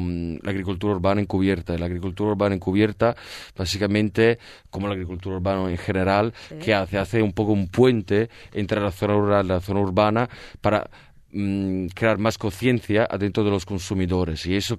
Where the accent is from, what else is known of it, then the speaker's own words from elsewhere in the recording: Italy; Spanish is a second language; soy italiano y lo digo así